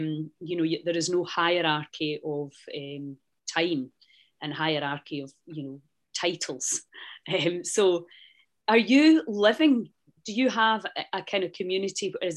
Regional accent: United Kingdom; Sorry about being British, is our sense of humour, I believe, still is like second to none.

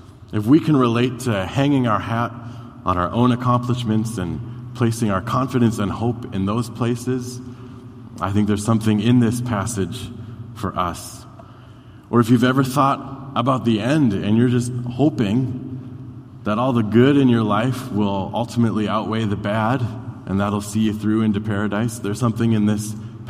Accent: Brooklyn Center, Minnesota, United States; Now, I grew up in Brooklyn Center, and growing up where I did, I didn't have a lot of exposure to things of agriculture.

